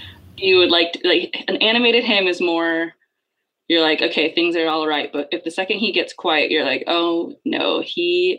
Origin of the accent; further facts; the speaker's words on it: Colorado, United States; Well, I'm from Colorado. And so I grew up, you know, watching the Avs.